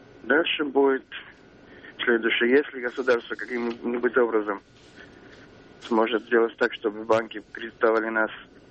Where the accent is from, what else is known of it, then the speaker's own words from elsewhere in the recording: Moscow, Russia; Я из Москвы.